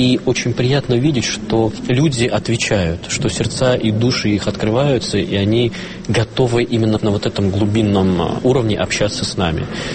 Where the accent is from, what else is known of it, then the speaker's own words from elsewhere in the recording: Kimry, Tver Oblast, Russia; Город Кимры, Тверская область.